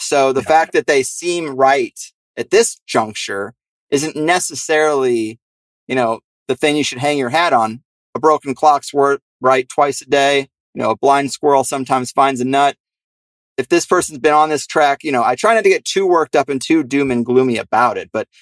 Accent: Midwest, United States; I worry about, you know, growing up in the Midwest, tornadoes, they happen. There are no basements in Texas.

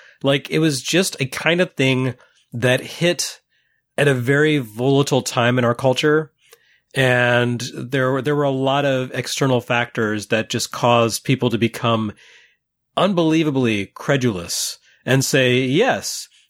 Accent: Lubbock, Texas, United States; also born or lived in Michigan; Nah, I grew up in Texas, which is more the West.

